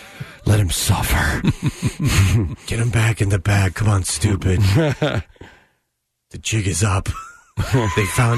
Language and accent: English; Michigan, United States; I grew up outside of Detroit. I've never been to Flint.